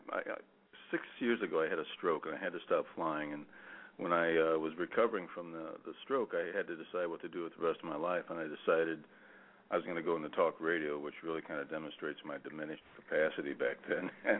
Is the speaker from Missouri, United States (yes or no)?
yes; Missouri, United States; they had offered me to write to Weird Missouri because I'm from Missouri originally.